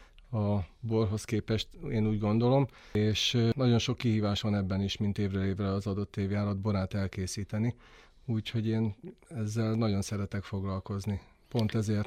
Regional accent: Zebegény, Pest, Hungary; azért, mert a Dunakanyarból származom, Zebegényben születtem

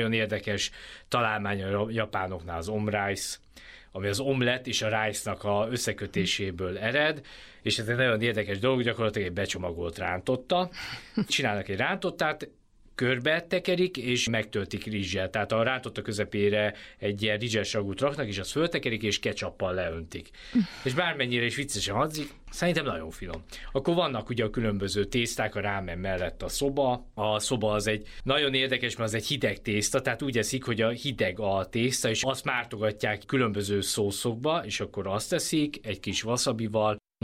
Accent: Hungary

